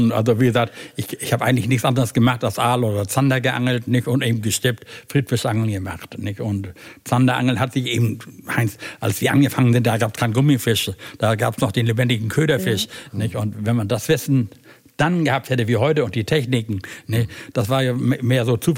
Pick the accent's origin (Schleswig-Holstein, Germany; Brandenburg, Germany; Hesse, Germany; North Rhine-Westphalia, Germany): Schleswig-Holstein, Germany; also ich komme nur aus Schleswig-Holstein, wir haben Gewässer ohne Ende.